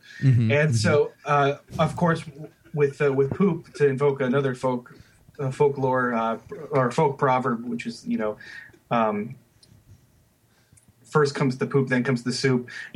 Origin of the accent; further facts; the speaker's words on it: Maryland, United States; You know, I grew up in Maryland, the great state of Maryland, and so.